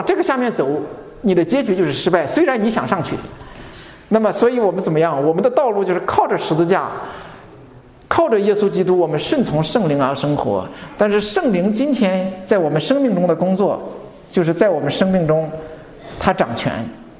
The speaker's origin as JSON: {"language": "Chinese", "country": "China", "said": "所以很多的时候，我们中国人就是有的时候讨论一些这些问题的时候"}